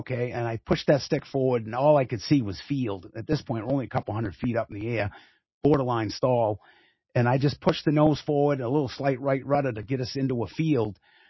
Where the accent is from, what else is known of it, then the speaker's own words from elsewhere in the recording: Gorham, Maine, United States; But, you know, growing up in Gorham and really experiencing that community upbringing.